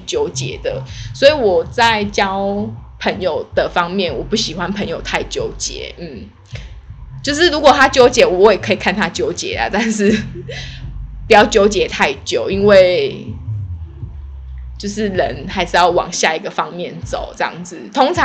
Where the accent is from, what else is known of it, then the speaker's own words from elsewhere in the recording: southern Taiwan, Taiwan; 听到讲台语了吧，我就是南部的小孩。我觉得南部的小孩好像有一点就是会喜欢国语跟台语一起讲